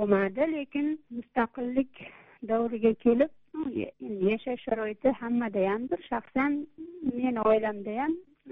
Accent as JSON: {"language": "Uzbek", "region": "Fergana Region", "country": "Uzbekistan", "tie": "born or raised there", "lives_now": "Tashkent, Uzbekistan", "said": "1959-yil 24-noyabrda Farg'ona viloyatida tug'ilganman. Shu Farg'ona viloyatida tug'ilib, shu yerda katta bo'ldim. Keyin taqdir taqozosi bilan 1987-yili siz Toshkent shahriga ko'chib kelganmizda oilamiz bilan"}